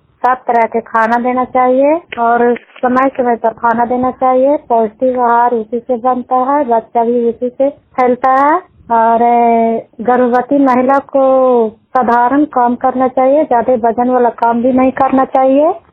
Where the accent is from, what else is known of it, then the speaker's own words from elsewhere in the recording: Islampur, Bihar, India; घर का जन्मक और चंदारी जिला नालंदा ब्लॉक इस्लामपुर के रहने वाली हूँ।